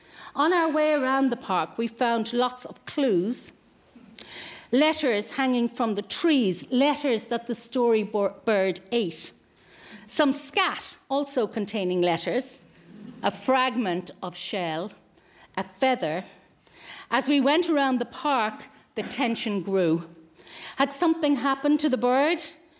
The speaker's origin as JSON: {"language": "English", "country": "Ireland", "said": "As Irish people, over the years, one of the advantages of being dominated by the Catholic Church was that we grew up believing that there was a whole other world right beside us."}